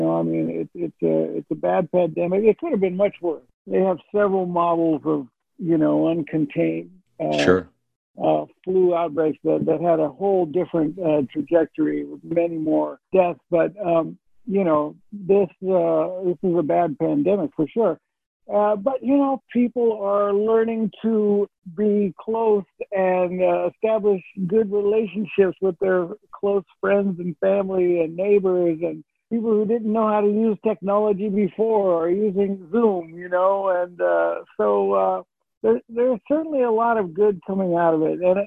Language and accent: English; United States; so I'm an American, and you know, it's always going to be my home